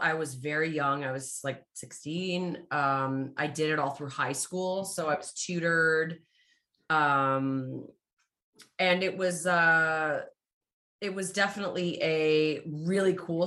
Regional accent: Canada; I definitely was bullied a lot for being an actor and being a Canadian actor as well.

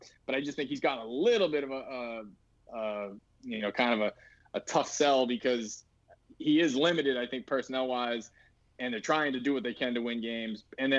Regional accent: Boston, Massachusetts, United States; And I had these visions because I'm from Boston

